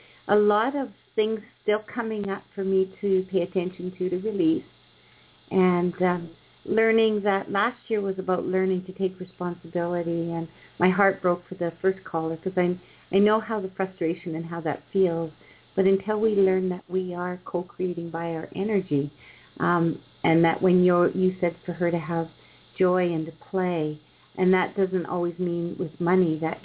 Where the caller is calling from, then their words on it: Ontario, Canada; And Eastern Canada, just outside of Toronto.